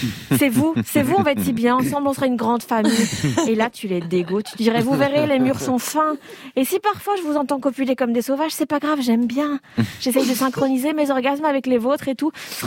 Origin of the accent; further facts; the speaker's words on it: Belgium; je suis belge